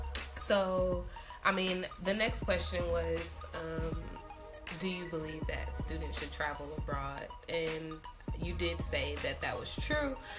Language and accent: English; Houston, Texas, United States; And then being from Houston, like the Mexican culture is like lit.